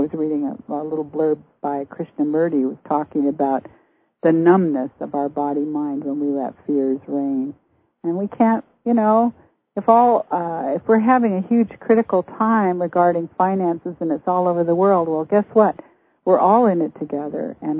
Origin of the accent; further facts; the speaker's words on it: Canada; I'm from Canada, too.